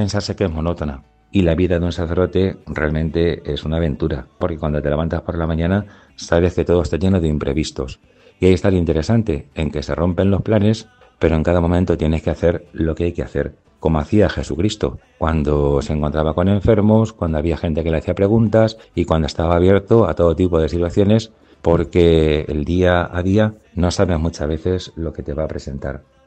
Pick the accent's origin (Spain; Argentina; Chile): Spain; Daimiel, Castilla-La Mancha; son apellidos compuestos propios de mi pueblo, de Daimiel.